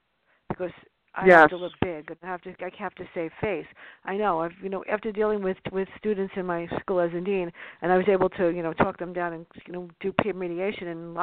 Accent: New York City, New York, United States; a book that brought me back home to the Bronx, which is where I grew up in the South Bronx

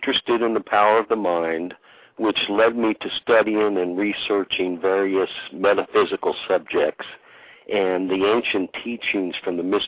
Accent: North Carolina, United States; from North Carolina, and tonight I'm trying out to be the next co-host.

